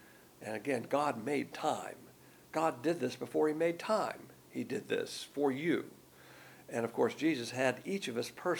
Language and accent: English; the South, United States; I'm from the South, and one of the hallmarks of a Southerner is manners.